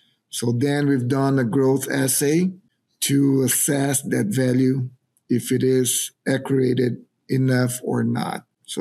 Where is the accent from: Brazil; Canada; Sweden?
Brazil; English is a second language; now in United States; I'm originally from Brazil. I spent 13 years down there in the industry across Brazil, Paraguay, and Argentina. And now I'm pursuing my PhD in Iowa State. So I came in here in 2024